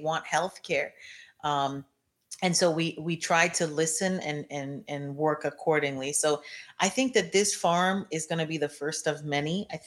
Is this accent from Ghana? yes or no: yes; Ghana; Because I'm from Ghana, and I have people there still.